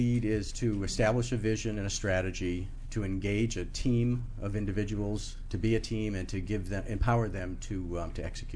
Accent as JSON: {"language": "English", "town": "Boston", "region": "Massachusetts", "country": "United States", "tie": "born or raised there", "said": "I grew up in the Boston area."}